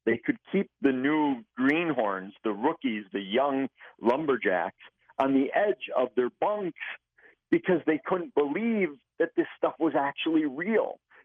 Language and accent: English; Midwest, United States; Growing up in the Midwest, I had always heard legends of these creatures.